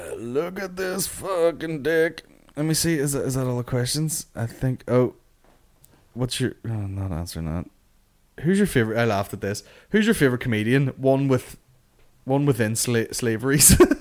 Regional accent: England, United Kingdom; I'm English.

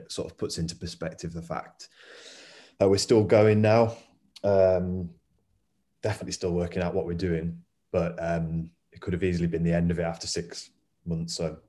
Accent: North West England, United Kingdom; now in Manchester, United Kingdom; I'm from Cumbria originally.

